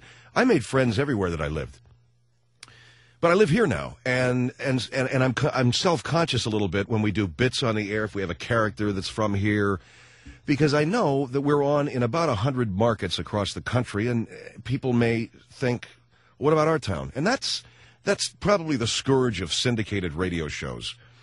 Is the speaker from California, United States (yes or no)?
yes; Los Angeles, California, United States; because I come from Los Angeles, and because I live here and our show originates from here, we do reference the place because it gives us a point of reference. It isn't because I think it's so fantastic to live here, although it's my hometown.